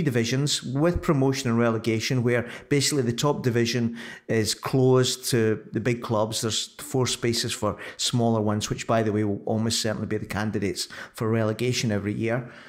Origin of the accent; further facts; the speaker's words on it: Scotland, United Kingdom; Well, as a Scotsman, I'm going to come back at you on that one, which is unsurprising.